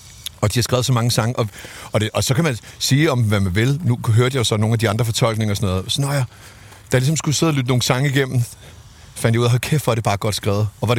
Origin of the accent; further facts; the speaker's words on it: Zealand, Denmark; Jeg voksede op på Lolland, der var sgu ikke nogen, der havde et videokamera.